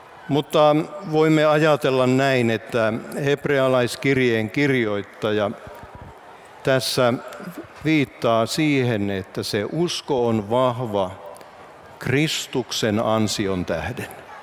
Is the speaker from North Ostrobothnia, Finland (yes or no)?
yes; Alpua, North Ostrobothnia, Finland; No, minä muistan pikkupoikana, kun istuin oman kotikyläni Alpuan rauhanyhdistyksellä seuroissa.